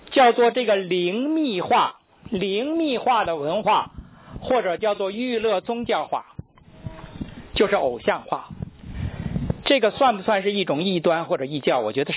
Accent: China; 我在中国大陆成长的时候是80年代90年代初，那个时候我们在信仰上的敌人很明确，敌我很分明

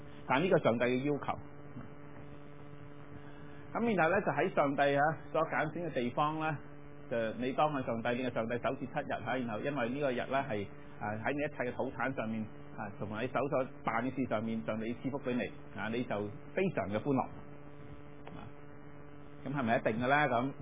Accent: China; 我哋中国人好腐败嘅

